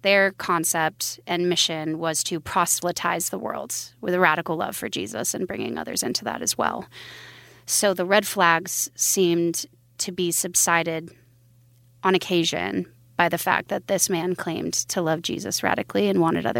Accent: Billings, Montana, United States; born there; I was born in Billings, Montana, in a religious cult that is federally recognized called Curly Thornton Ministries.

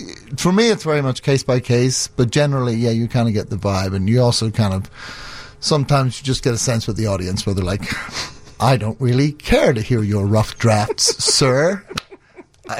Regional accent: Northern Ireland, United Kingdom; also born or lived in London; now in Chicago, United States; I grew up in the north of Ireland and London, so my accent's kind of all over the place.

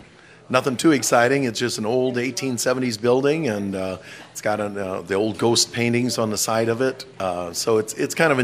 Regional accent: Millstadt, Illinois, United States; also born or lived in Milwaukee; Yes, I lived up in Milwaukee for about 13 years, but I was born and raised here in Millstadt, or East St. Louis and Millstadt. Been here since 63.

